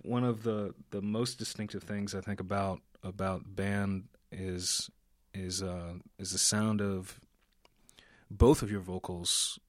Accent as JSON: {"language": "English", "town": "Atlanta", "region": "Georgia", "country": "United States", "tie": "born or raised there", "said": "who I grew up in Atlanta"}